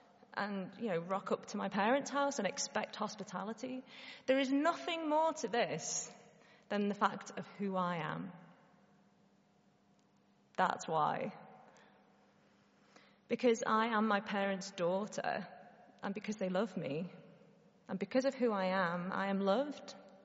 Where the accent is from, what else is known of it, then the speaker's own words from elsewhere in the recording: Liverpool, North West England, United Kingdom; I'm from Liverpool. And so I often do the journey up the M5 and the M6 back home.